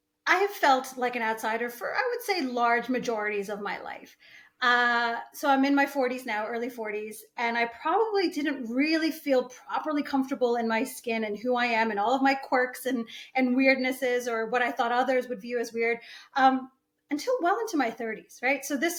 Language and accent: English; United States; I'm very American, but I'm also traditional in some ways.